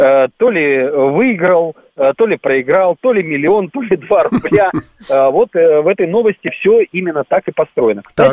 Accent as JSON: {"language": "Russian", "country": "Belarus", "said": "которые у нас в Беларуси"}